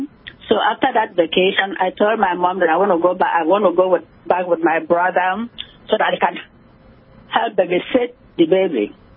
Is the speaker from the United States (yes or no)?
no; Nigeria; I'm a Nigerian.